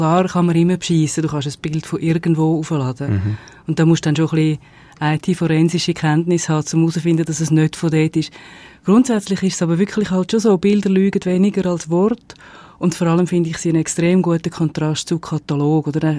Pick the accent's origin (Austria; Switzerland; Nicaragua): Switzerland; für uns als Schweizer